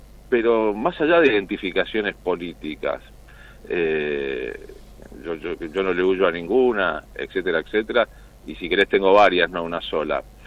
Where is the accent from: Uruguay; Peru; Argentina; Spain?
Argentina; Dorrego; Yo crecí en Dorrego, en un barrio que se llamaba Perón, pero después se llamaba Ejército de los Andes.